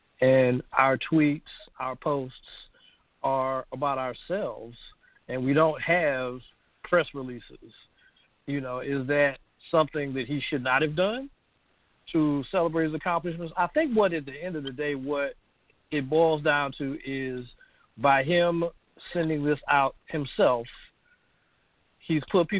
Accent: Florence, South Carolina, United States; And even in the bottom of your smaller metropolitan areas, my hometown, Florence, South Carolina

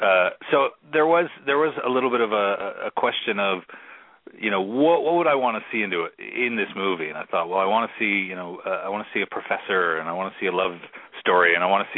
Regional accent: Minnesota, United States; I grew up in Minnesota and, you know, with the land of 10,000 lakes.

